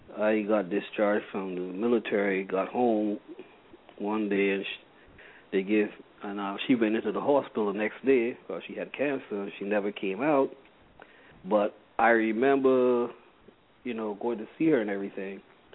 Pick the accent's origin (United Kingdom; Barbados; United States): Barbados; growing up in Barbados, and we took in wash and so on from the hotels and all that.